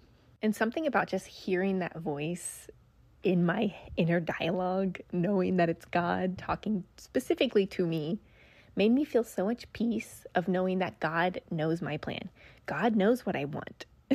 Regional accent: Nebraska, United States; It was being back home in my hometown, Nebraska, and just getting a job.

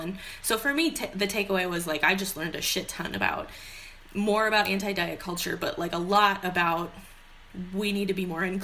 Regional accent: Midwest, United States; Because growing up in the Midwest, for me, it was very, what's vegan?

